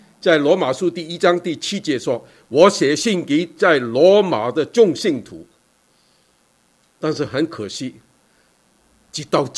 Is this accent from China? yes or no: yes; China; 在我们中国人，在我们的人的心里面，以为很多人是好人